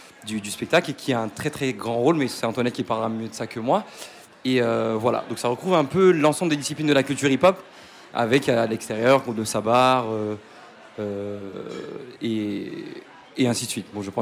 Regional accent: Senegal; de mon côté, je suis originaire du Sénégal.

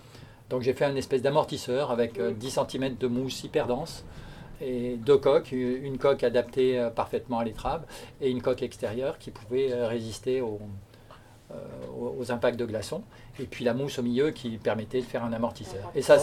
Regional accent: France; comme on est français, on dépend de l'organisation française

